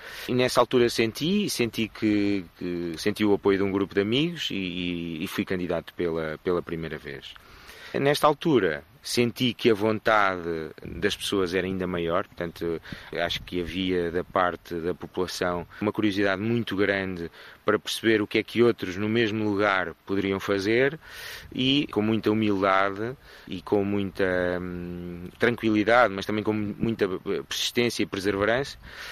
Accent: Penela, Coimbra, Portugal; eu nasci em Penela, portanto, fiz toda a minha vida escolar em Penela até que me foi permitido. Depois, no 10º ano, fiz aquilo que é o trajeto normal da grande maioria dos penelenses na altura, que era ir estudar para Coimbra, não é? Em Coimbra, onde me licenciei.

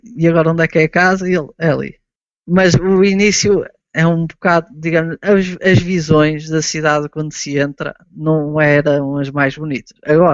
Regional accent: Portugal; E nós que somos portugueses

